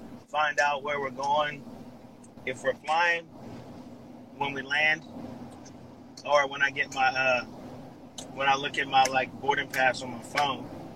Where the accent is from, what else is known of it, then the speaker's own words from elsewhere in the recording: Milton, Delaware, United States; So I am from Milton, Delaware, where it all happens.